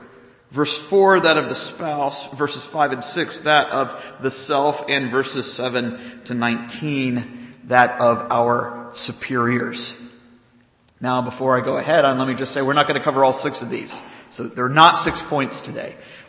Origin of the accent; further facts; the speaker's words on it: the South, United States; You know, growing up in the South, I'm sure you'd find in other churches around here